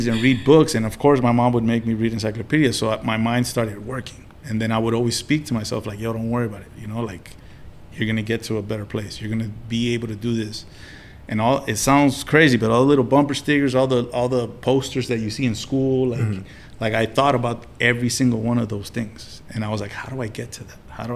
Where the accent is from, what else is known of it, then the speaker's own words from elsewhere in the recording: Miami Beach, Florida, United States; I grew up in Miami Beach, Florida, in a little efficiency, while my mother worked 12 to 14 hours a day.